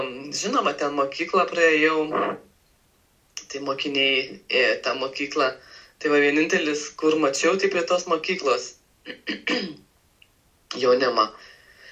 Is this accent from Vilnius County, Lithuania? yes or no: no; Alytus, Alytus County, Lithuania; prieš keletą dienų teko lankytis Alytuje, savo gimtajame mieste.